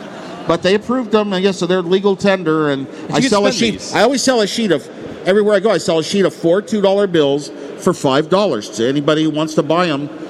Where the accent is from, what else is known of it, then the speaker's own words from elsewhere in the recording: Los Gatos, California, United States; There's a printer in my hometown of Los Gatos, California, and he makes pads of cash for me